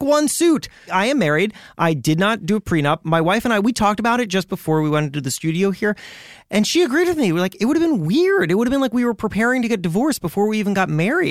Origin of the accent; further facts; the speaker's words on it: Miami, Florida, United States; So I am a huge Miami Heat fan. I grew up in Miami.